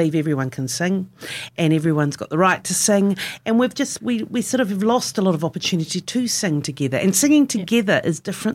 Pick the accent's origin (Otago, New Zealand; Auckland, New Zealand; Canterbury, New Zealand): Auckland, New Zealand; I grew up in Auckland